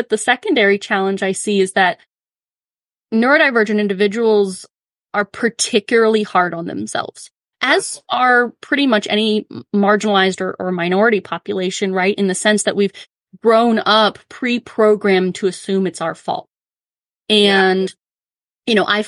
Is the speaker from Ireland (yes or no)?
no; Louisiana, United States; So I grew up in Louisiana where there's hurricanes. And so all the houses are built on stilts.